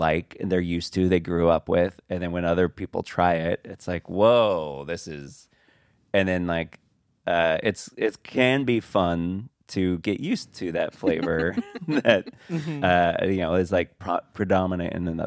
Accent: Portland, Oregon, United States; also born or lived in New York; now in Los Angeles, United States; When I first moved out to LA, I moved from New York. I left New York, went home to Portland for a bit, and then came down here to LA.

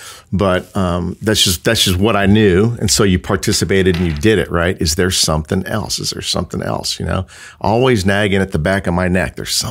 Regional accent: California, United States; born there; now in North Carolina, United States; and I was born in the South Bay of San Francisco near Santa Clara, San Jose area.

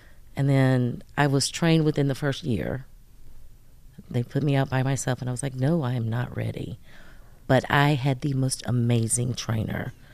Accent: North Carolina, United States; also born or lived in Massachusetts; now in Virginia, United States; Originally, I was born in Massachusetts. I am from North Carolina, though.

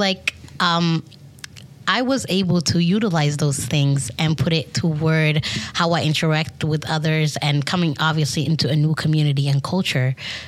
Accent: Somalia; English is a second language; So I grew up in Somalia, as I've said, and in that country, we practice Muslim.

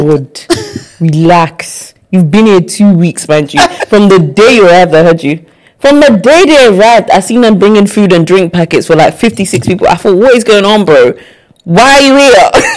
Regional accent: Nigeria; I have these new Nigerian neighbors. I'm Nigerian, love them.

